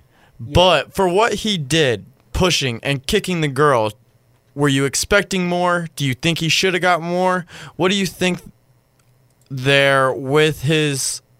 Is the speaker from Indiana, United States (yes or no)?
yes; Indiana, United States; You know, for the first time, I'm from Indiana. I'm obviously a Colts fan.